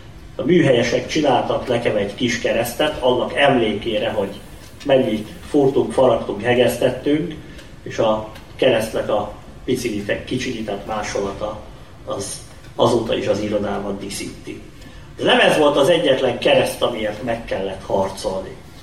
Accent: Hungary; mert magyarok vagyunk, Szent István népe vagyunk

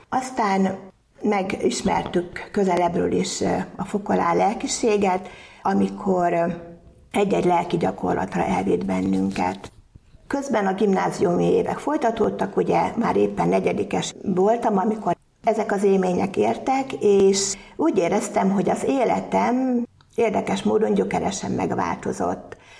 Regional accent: Újfehértó, Szabolcs-Szatmár-Bereg, Hungary; born there; A 60-as évek elején születtem Újfehértón, egy átlagos családba.

